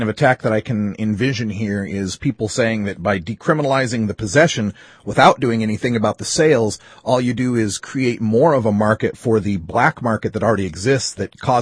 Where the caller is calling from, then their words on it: Portland, Oregon, United States; Now, you're in Massachusetts, up in the Northeast, and I'm calling you from Portland, Oregon, out in the West